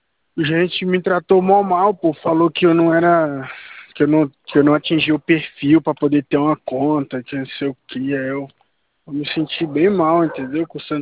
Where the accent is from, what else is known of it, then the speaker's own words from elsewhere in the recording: Brasília, Federal District, Brazil; Eu sou de Brasília, pô.